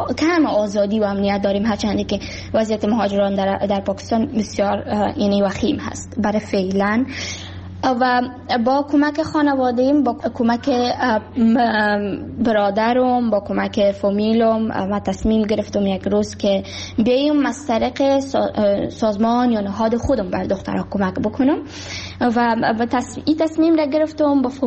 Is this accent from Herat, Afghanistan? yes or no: no; Kabul, Afghanistan; also born or lived in Baghlan; من در سال 2005 در ولایت بغلان به دنیا آمدم و درس های ابتدایی خود را همچنان در کابل خواندم